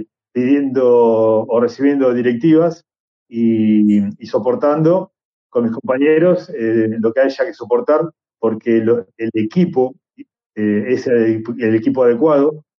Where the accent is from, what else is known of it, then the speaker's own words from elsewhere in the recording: Argentina; yo he compuesto fuerzas de seguridad aquí en mi país, en Argentina